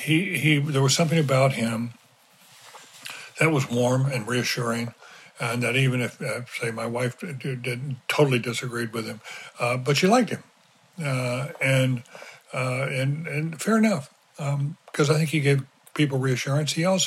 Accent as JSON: {"language": "English", "town": "Durham", "region": "North Carolina", "country": "United States", "tie": "born or raised there", "said": "I grew up in North Carolina, grew up on a dirt road in Durham, we never had much money."}